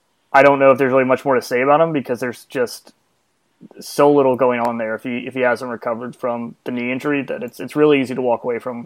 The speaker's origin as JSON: {"language": "English", "region": "Arkansas", "country": "United States", "tie": "born or raised there", "said": "Michael Qualls, who played college ball in my home state, University of Arkansas."}